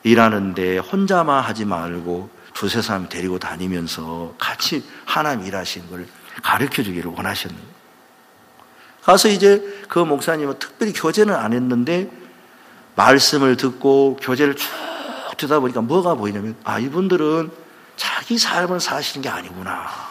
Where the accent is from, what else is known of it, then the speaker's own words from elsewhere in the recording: Mokpo, South Jeolla, South Korea; 저 어릴 때 저는 고향이 목포거든요. 목포.